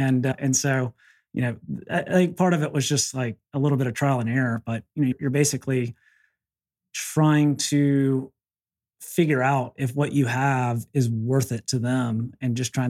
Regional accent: the South, United States; I'm from the South, like everybody here is super nice.

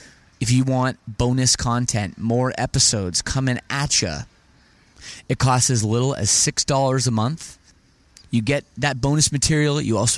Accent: Toronto, Ontario, Canada; I'm from Toronto, actually.

